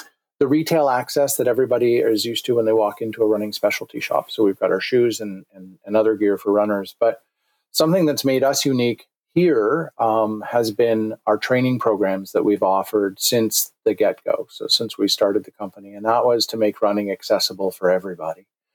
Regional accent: Kingston, Ontario, Canada; born there; now in Oakville, Canada; right now I'm 45 years old, and I was born in Kingston, Ontario, Canada, which is a few hours east of Toronto. And now I live in Oakville, Ontario, which is just outside of Toronto on the west side.

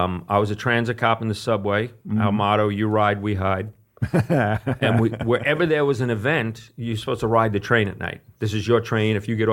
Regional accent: Long Island, New York, United States; You know, I'm from Long Island. Everyone lived in a nice house.

